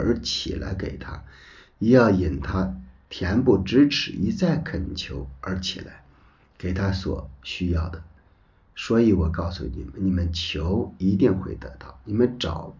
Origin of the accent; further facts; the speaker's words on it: China; 因为我们中国人啊